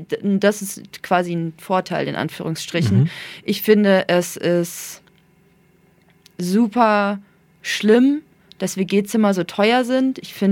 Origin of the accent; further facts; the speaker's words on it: Nuremberg, Bavaria, Germany; ich bin immer schon in der Stadt aufgewachsen. Also ich bin in Nürnberg hier in der Südstadt aufgewachsen, mitten im Trubel und jetzt wohne ich in der Innenstadt. Davor habe ich in Gostenhof gewohnt.